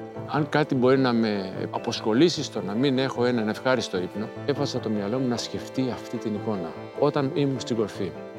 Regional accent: Athens, Attica, Greece; Γεννήθηκα το Μάιο του 1962 στην Αθήνα και μεγάλωσα στο Άνω Ηλίου Μεγάλεο, μια περιοχή που βρίσκεται κοντά στο Χαϊδάρι.

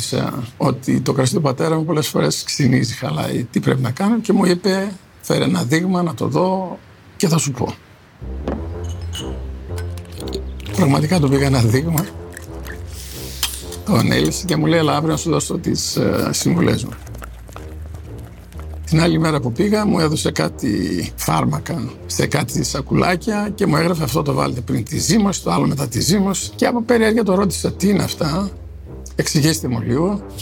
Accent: Epanomi, Central Macedonia, Greece; born there; Γεννήθηκα στην Επανομία.

